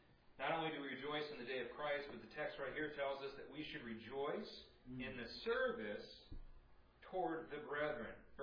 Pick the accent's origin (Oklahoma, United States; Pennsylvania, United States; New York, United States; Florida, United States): New York, United States; Gates; I grew up in Gates, you know, Rochester. And I'm back for the first time in years.